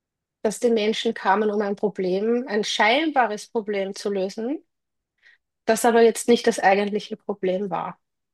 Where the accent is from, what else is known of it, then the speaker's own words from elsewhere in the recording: Austria; Also waren sie quasi im Leo, sagt man bei uns in Österreich, ja, im sicheren Hafen